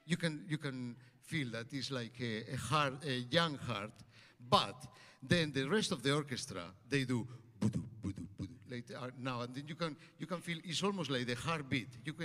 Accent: Santander, Cantabria, Spain; But you know, in Santander, my hometown, there was no violin teacher.

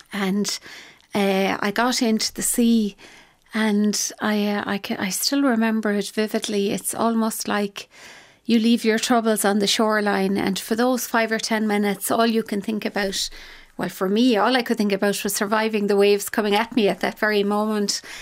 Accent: Spanish Point, County Clare, Ireland; As a child growing up in Spanish Point, we were brought up in a family business.

